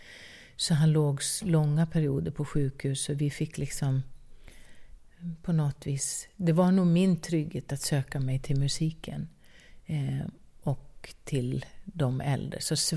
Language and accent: Swedish; Älvdalen, Dalarna County, Sweden; vi har en spelning hemma i Älvdalen